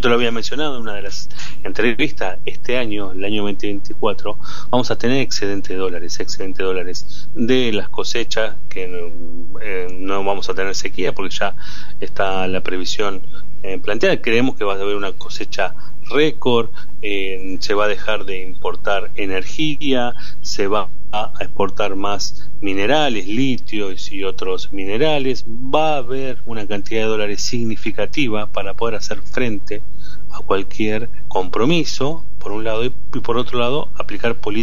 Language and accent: Spanish; Argentina; Lo preocupa como argentino, fundamentalmente, como padre de familia.